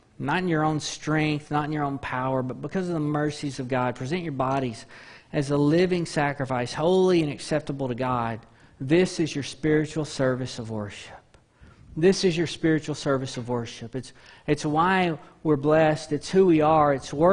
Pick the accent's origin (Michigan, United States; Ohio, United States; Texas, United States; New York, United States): Texas, United States; Deweyville; Now, again, I grew up in Dewayville, formerly Possum Bluff, Texas.